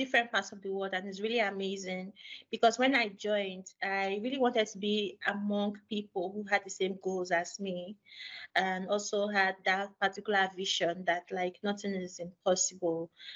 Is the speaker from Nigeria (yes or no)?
yes; Nigeria; moved away as an adult; now in Malta; Yes, yeah. I'm from Nigeria.